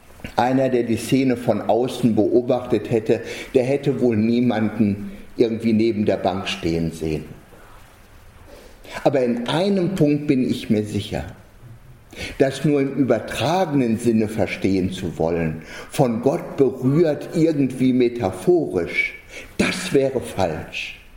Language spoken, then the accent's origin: German; North Rhine-Westphalia, Germany; Nur mein Trotz als Sauerländer reicht dafür allemal.